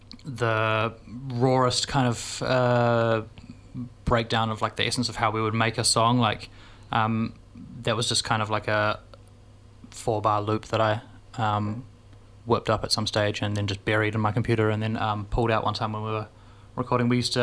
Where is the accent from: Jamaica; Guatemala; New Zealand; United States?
New Zealand; Auckland; we're from the middle of the city.